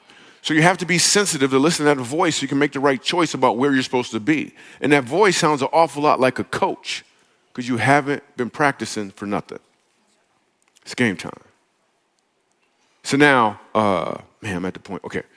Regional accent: Grand Rapids, Michigan, United States; this Bible was made in Grand Rapids, Michigan. I'm like, me too.

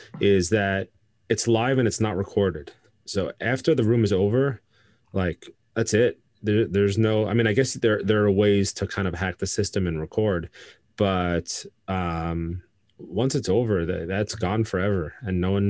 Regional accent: New York, United States; I was born and raised in New York.

